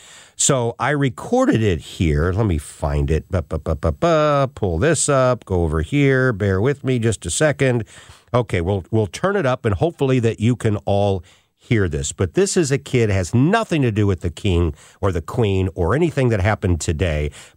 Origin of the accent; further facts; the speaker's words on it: United States; We as Americans don't quite get it